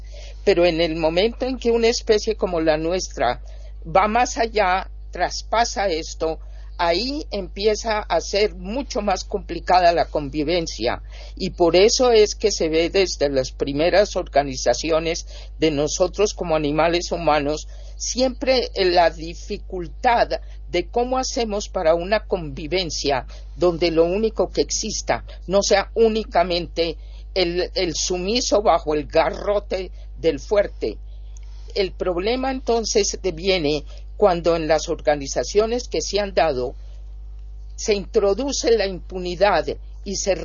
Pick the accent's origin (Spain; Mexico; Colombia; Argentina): Colombia; la cantidad de dificultades en mi país, que es Colombia